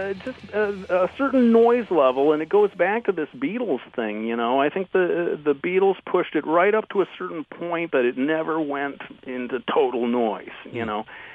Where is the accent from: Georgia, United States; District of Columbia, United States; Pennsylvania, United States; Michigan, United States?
Michigan, United States; Detroit; That's true. Yeah, you've caught me. Well, I fly the Motown flag as well, and you're right. I should be more proud of my native local sound.